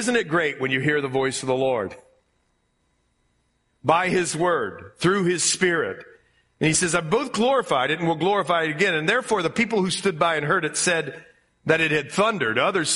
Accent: Ohio, United States; And I grew up in Ohio.

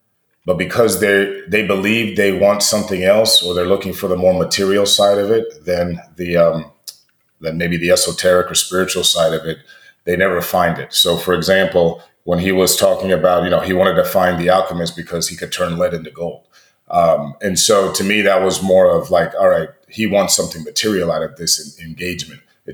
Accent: United States; again, as an American, it was an interesting, like, okay, so this part of the world had all this stuff.

